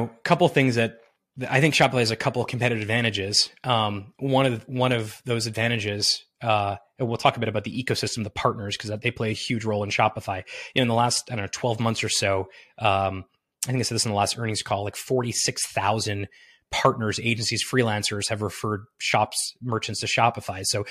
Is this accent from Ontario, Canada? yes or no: no; Montreal, Quebec, Canada; what we talked about growing up in Montreal